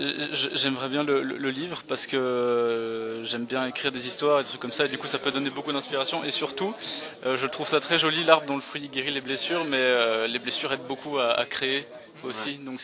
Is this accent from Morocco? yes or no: no; Belgium; Ben déjà pour nous en tant que Belges francophones, c'est très important de toucher la France.